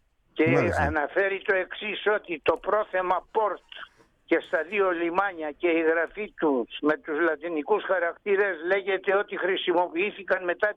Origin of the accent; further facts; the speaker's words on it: Egypt; moved away as an adult; εγώ γεννήθηκα και μεγάλωσα στην Αίγυπτο.